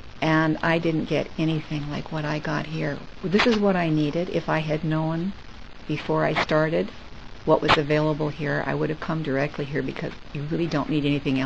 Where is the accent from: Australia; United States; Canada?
Canada; Nanaimo, British Columbia; I'm from Vancouver Island in that lovely little town called Nanaimo.